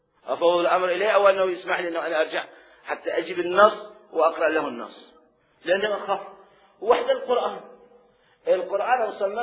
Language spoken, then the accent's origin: Arabic; Iraq; accent: Iraqi; هاي لغة عراقية، أنا أفتخر بها، أنا عراقي وأفتخر بهاي لغتي، هاي لهجة عراقية أتكلم بها